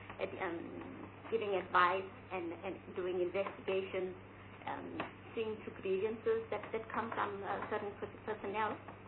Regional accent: Durban, KwaZulu-Natal, South Africa; Okay, to start off, I'm from Durban, and you see from my city, I'm from Durban.

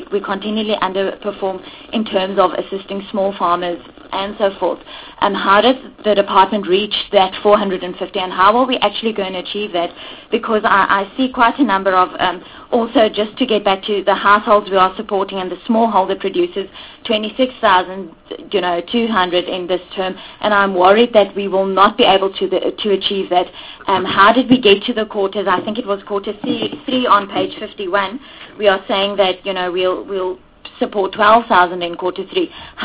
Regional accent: Free State, South Africa; And I am from the Free State

